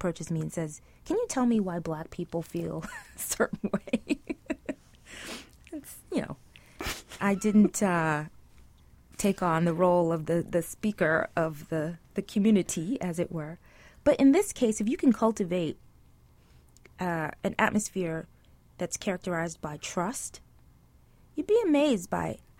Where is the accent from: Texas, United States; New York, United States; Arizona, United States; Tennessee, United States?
New York, United States; New York City; So where I grew up in Brooklyn, there was a lot of strife. This was during the crack epidemic.